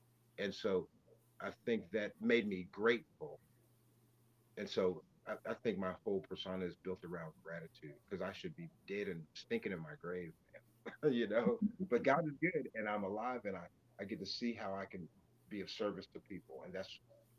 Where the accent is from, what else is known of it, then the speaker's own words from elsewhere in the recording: California, United States; born there; also born or lived in Texas / Indiana / Turkey; I was born in California, and so that was different, you know? And so we didn't stay there long, but then we ended up in Texas at Lackland. And then when I was about four, we ended up at Grissom in Indiana.